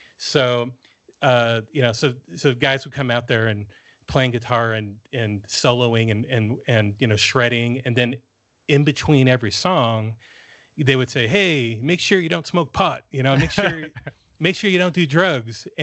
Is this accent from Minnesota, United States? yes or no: no; Norco, California, United States; So I grew up in a small town in California called Norco. Okay. So Norco, California is about an hour inland of Los Angeles. It's just a small little horse town.